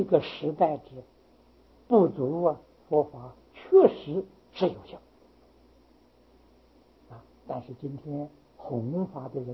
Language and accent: Chinese; China; 我们中国人遭难的原因